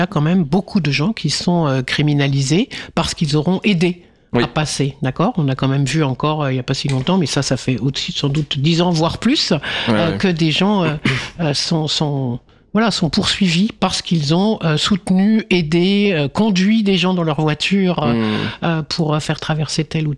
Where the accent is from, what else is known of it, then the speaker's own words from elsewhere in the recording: France; parce que j'ai eu de la chance, parce que je suis français, parce que quoi ?